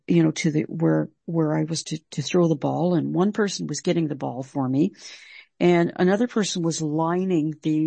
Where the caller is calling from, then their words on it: Toronto, Ontario, Canada; This is in Toronto, Ontario, Canada. I'm calling from Canada.